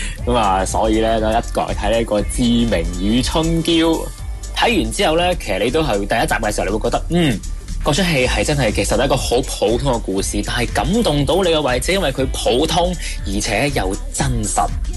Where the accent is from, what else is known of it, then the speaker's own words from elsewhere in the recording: Guangzhou, Guangdong, China; 咁啊，当年咧，我仲喺中国，系啦。咁啊，当年嘅时候咧，我系一个人咧，系去到香港，我家乡喺广州啦